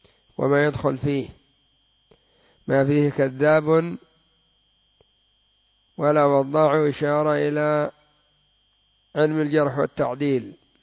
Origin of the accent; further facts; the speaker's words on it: Yemen; عندنا في اليمن يسمون محمد بالعزي ويسمون علي بالجمالي ويسمون أحمد بالشهاب